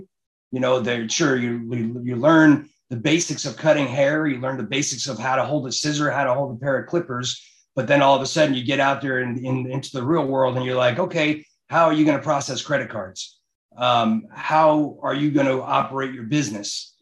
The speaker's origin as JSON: {"language": "English", "town": "Brooklyn", "region": "New York", "country": "United States", "tie": "born or raised there", "said": "When I grew up in Brooklyn, New York, and even in Brooklyn, back then, I used to sit on my front stoop and sell seashells"}